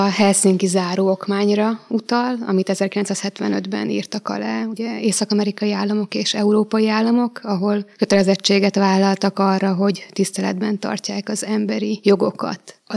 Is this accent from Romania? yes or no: no; Vojvodina, Serbia; moved away as an adult; now in Hungary; Vajdaságban születtem, és ott is éltem 18 éves koromig, csak egyetemre jöttem át Magyarországra, úgyhogy nekem az életemnek mindig is a szerves része volt tudni azt, hogy milyen egy kisebbség tagjaként létezni.